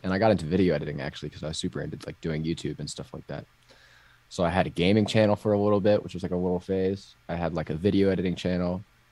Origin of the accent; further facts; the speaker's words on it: Orlando, Florida, United States; now in Los Angeles, United States; Yeah, I'm originally from Orlando, Florida.